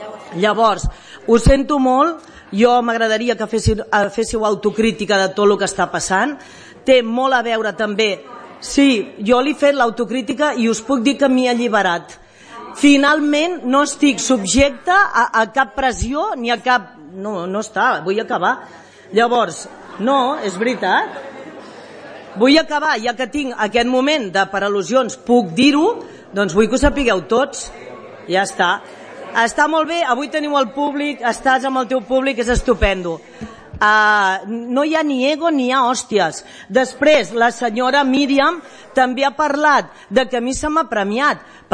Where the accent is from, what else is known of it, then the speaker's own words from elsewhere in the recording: Piera, Catalonia, Spain; Jo sóc de Quipera de tota la vida